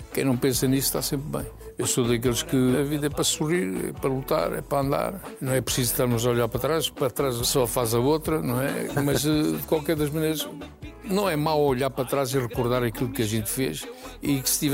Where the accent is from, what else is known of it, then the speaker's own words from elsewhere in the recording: Coimbra, Centro, Portugal; born there; o Nando depois veio com 7 anos para fazer a primeira classe em Coimbra, onde nasci